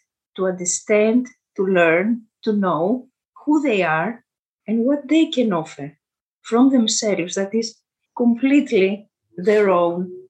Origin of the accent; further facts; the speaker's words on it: Greece; English is a second language; from Greece. I've been an educator for 40 years.